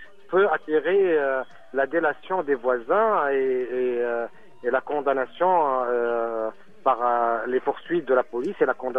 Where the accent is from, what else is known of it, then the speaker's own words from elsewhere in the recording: Tunisia; Mais ce n'est pas le cas du tout chez nous en Tunisie et dans le Maghreb et dans tous les pays arabes.